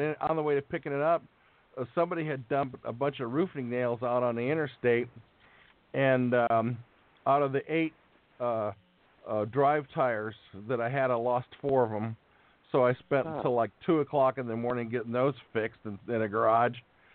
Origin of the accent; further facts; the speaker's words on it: Santa Monica, California, United States; also born or lived in Newport Beach; I grew up in Santa Monica and Newport Beach, and later on in my dad worked in aerospace, and we left that area in the mid '60s, and I came back in '73 and finished school there